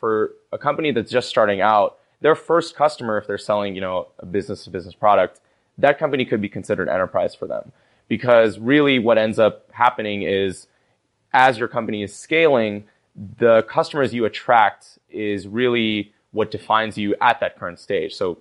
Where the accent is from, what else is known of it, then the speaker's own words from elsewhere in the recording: California, United States; You know, goes without saying, I grew up in the Bay Area. I'm a huge fan of Bay Area sports, 49ers and Warriors.